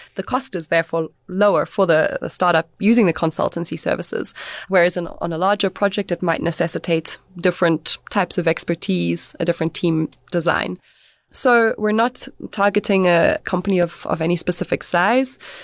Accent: South Africa; Even as a South African, when Domin, my business partner, and I did a prospection trip in July, some of those hypotheses were completely thrown out the window.

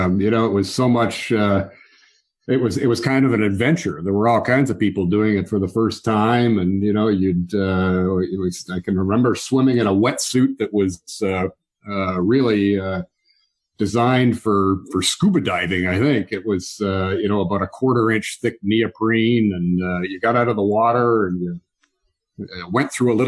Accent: Canada; I grew up in Canada, and I did a lot of ski racing as a kid.

